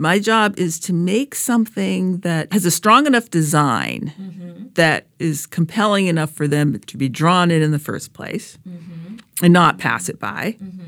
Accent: Woods Hole, Massachusetts, United States; I grew up in Woods Hole. Yes.

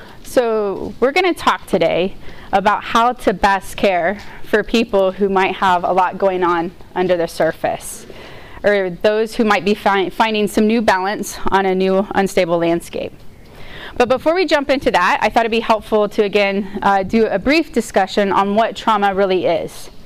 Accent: Kansas, United States; So for me, I'm from Kansas, so I've been driving for a really, really long time, legally and illegally.

